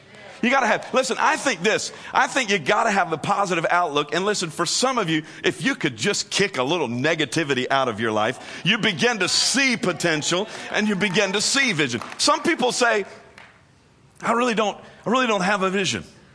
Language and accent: English; Tennessee, United States; I'm from Tennessee. And in Tennessee, we say there's more than one way to skin a cat.